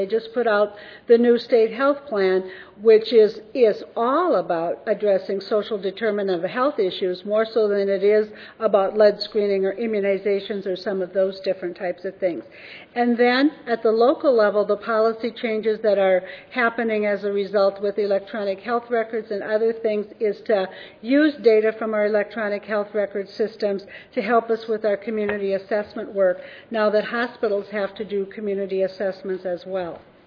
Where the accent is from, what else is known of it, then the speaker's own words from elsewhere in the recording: Minnesota, United States; I'm from Otter Tail County.